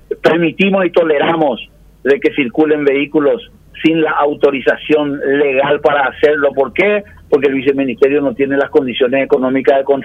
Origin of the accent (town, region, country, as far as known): Paraguay